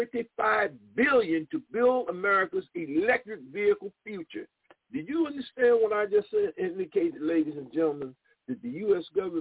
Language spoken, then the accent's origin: English; South Carolina, United States; I see my home state being left out of the loop again. South Carolina, there's a project for Georgia